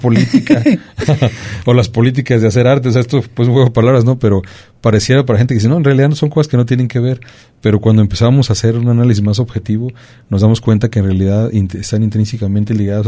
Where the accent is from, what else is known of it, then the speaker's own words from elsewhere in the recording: Colotlán, Jalisco, Mexico; hay personas en Guadalajara que uno, ¿de dónde eres? De Colotlán.